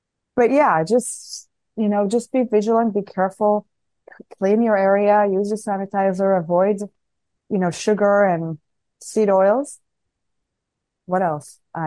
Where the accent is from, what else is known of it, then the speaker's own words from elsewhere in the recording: Israel; English is a second language; I'm always very vigilant because I'm from Israel, so I've learned to be very vigilant of my surroundings.